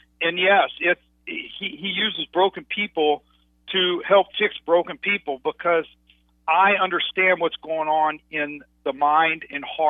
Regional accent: Dallas, Texas, United States; Well, you know, I grew up in Dallas, Texas, and you know, Texas is big for football

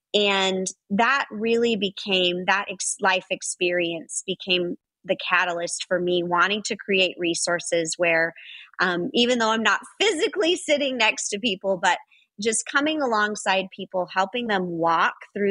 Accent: Los Angeles, California, United States; You know, I grew up in Los Angeles.

